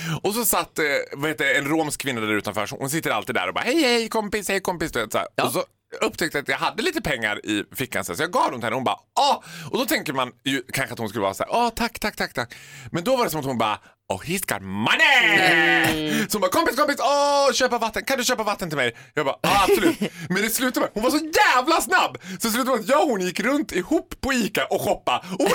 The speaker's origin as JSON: {"language": "Swedish", "country": "Sweden", "said": "som svensk"}